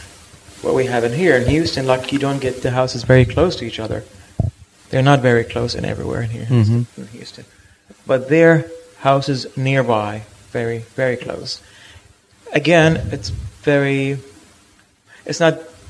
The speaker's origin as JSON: {"language": "English", "town": "Baghdad", "region": "Baghdad Governorate", "country": "Iraq", "second_language": "English", "said": "when I say Iraqi, they say, do you speak Persian? Or I say, I'm from Baghdad and where that is."}